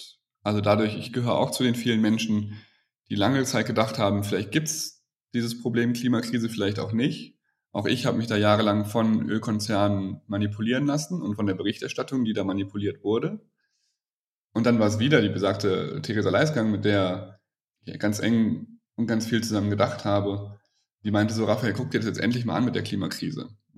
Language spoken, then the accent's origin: German; Germany; Ich bin am Rhein groß geworden.